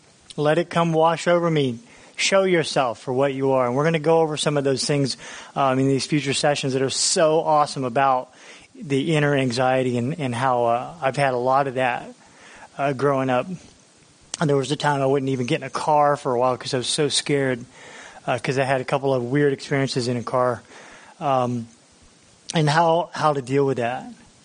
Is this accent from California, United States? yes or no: no; Florida, United States; because I'm from Florida, and my wife had to show me how fire works